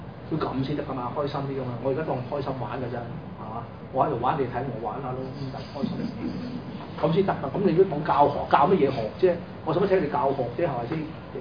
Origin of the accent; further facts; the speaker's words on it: China; 咁多年來，咁多千年來，我哋中國人已經，你諗下，以前中國考針灸點考㗎？